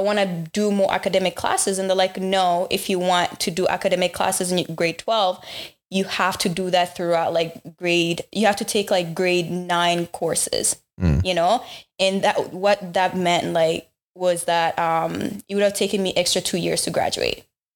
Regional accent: Uganda; also born or lived in DR Congo; now in Canada; I was born in Congo, and so I'm a quarter Congolese. Well, I'm half Congolese and half Rwandese.

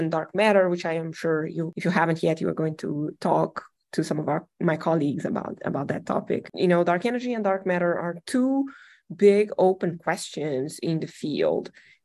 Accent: Espírito Santo, Brazil; now in United States; I am originally from Brazil, and I started my career at University of Espírito Santo, my home state in Brazil.

